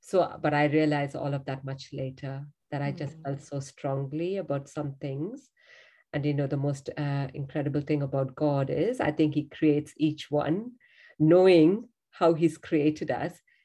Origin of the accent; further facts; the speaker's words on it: India; I grew up in a contrary home. So I'm from India, grew up in a home though, where my father, from when I was a little girl, always said, you don't need to worry about men.